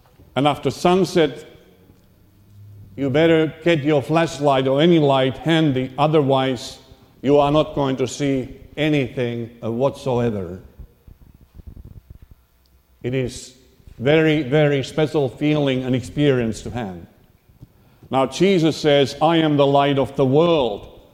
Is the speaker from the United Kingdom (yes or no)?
no; Finland; English is a second language; I am from Nordic countries of Finland, Scandinavia. And back there, this time of year, it's very dark.